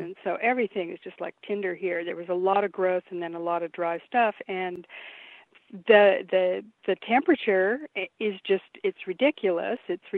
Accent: California, United States; I can't help but take it personally as a Californian.

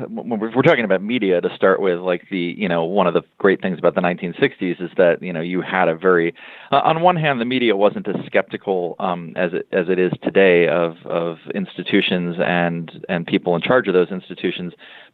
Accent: New Jersey, United States; like a dozen other New Jersey newspapers. I'm just picking my hometown state as an example.

